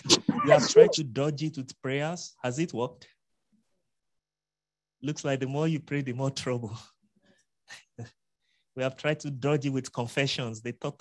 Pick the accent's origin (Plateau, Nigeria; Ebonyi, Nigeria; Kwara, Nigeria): Kwara, Nigeria; I'm from Kwara State in Nigeria. It's somewhat savanna. It's not really north for those of you who call us north. We're not north. We're Yorubas.